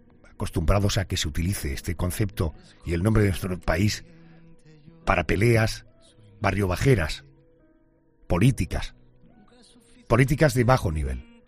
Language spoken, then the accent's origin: Spanish; Spain